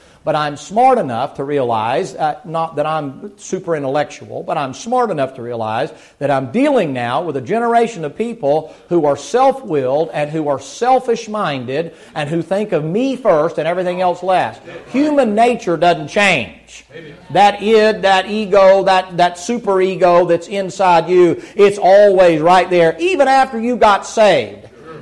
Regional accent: the South, United States; You Southerners, I'm a Southerner. I'm born and bred Southern.

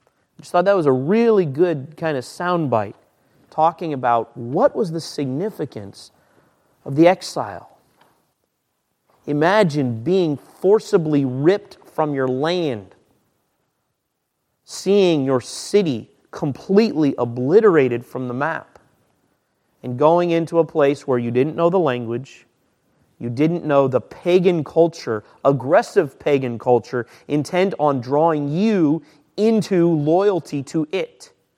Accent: United States; I'm glad I'm an American.

